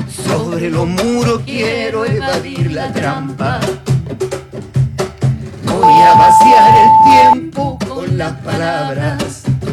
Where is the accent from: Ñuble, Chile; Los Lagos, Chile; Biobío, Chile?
Biobío, Chile; Concepción; Entonces, como yo vengo de Conce.